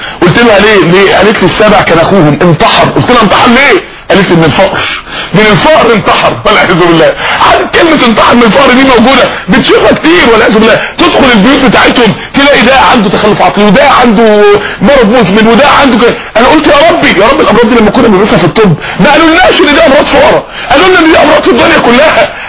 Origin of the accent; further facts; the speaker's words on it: Mansoura, Dakahlia, Egypt; عندنا في المنصوره